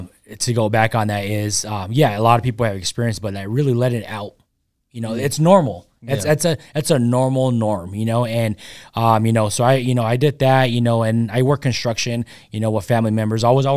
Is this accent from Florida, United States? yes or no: no; Pomona, California, United States; I grew up in Pomona, California.